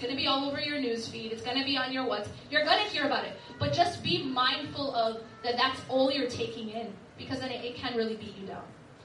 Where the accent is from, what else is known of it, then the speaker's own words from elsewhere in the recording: Madison, Wisconsin, United States; I grew up in Madison, Wisconsin. We didn't even have a full-time Islamic school.